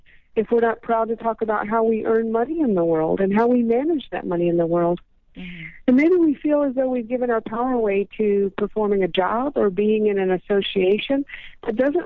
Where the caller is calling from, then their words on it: Houston, Texas, United States; Houston, Texas.